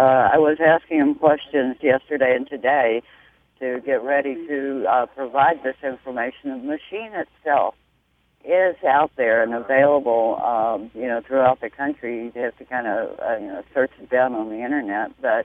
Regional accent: Colorado, United States; I come from Colorado, so when I get to sea level, I always seem to do better instead of at altitude.

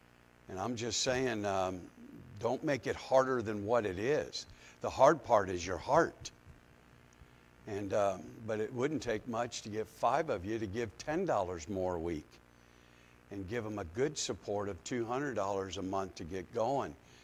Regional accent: Akron, Ohio, United States; now in Chicago, United States; Originally, I'm from Akron, Ohio. And so my dad and I, we have followed the Cleveland Indians. And even when we moved to Chicago, I've spent most of my life in Chicago.

